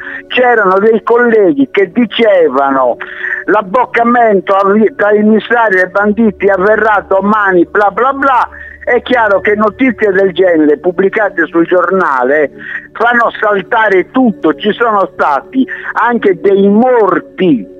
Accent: Perdasdefogu, Sardinia, Italy; now in Cagliari, Italy; Io sono adesso a Perdas de Vogue perché è il mio paese, ci vengo stravolentieri, paese più bello del mondo

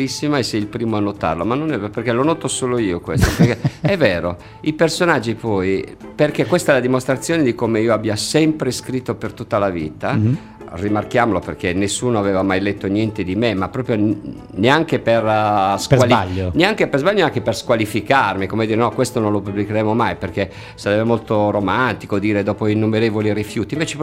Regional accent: Jerzu, Sardinia, Italy; Di Ierzo, sì, il cuore dell'Ogliastra. Paese quasi sconosciuto al mondo per il suo cannonau, insomma, lo conoscono tutti.

